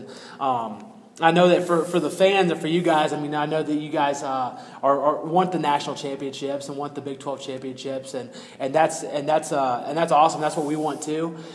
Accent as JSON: {"language": "English", "town": "Apopka", "region": "Florida", "country": "United States", "said": "But about me, so I'm from Apopka, Florida. I'm the oldest of 7 kids."}